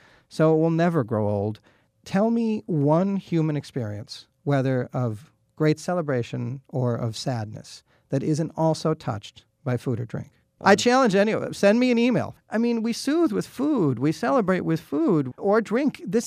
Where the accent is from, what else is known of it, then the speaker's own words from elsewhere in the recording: Waukesha, Wisconsin, United States; I mean, I grew up in Waukesha. I grew up in a pretty big family, and we canned and we preserved.